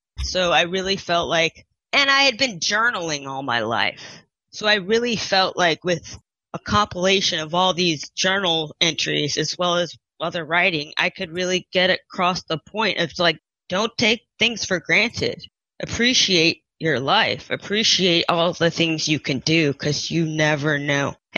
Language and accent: English; St. Louis, Missouri, United States; moved away as an adult; now in Portland, United States; Well, first of all, growing up in St. Louis was awesome. I loved it.